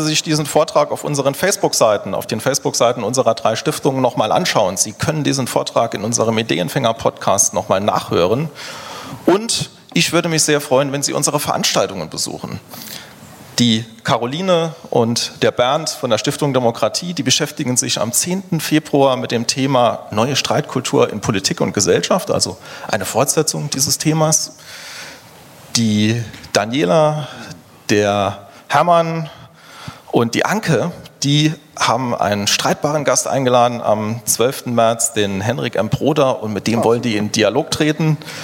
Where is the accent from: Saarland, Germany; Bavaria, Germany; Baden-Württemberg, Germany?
Saarland, Germany; als Saarländer und Kind eines nicht-akademischen Haushalts